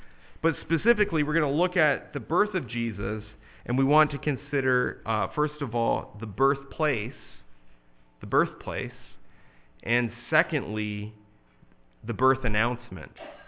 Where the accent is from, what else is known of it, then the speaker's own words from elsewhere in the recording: Toronto, Ontario, Canada; born there; Lot comes down to the fact that I was born in Toronto.